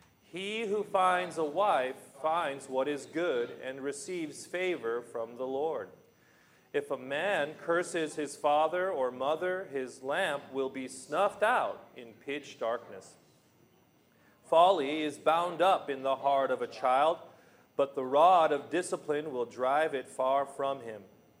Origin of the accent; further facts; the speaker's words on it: Los Angeles, California, United States; I'm from Los Angeles. Yeah, so Laker fan.